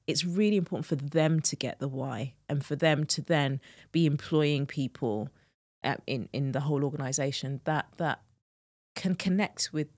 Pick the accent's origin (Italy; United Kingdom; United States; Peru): United Kingdom; Birmingham, West Midlands; I'm black girl from Birmingham. This is the box that I've been put in. I'm British. I'm of Jamaican heritage. I'm of Caribbean heritage.